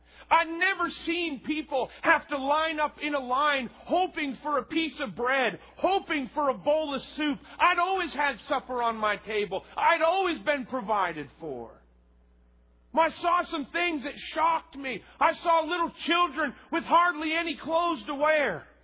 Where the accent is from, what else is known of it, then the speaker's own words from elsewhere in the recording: Bridgewater, United States; I grew up in small towns. Most of my teenage years, I grew up in Bridgewater, which is about 8,000 people.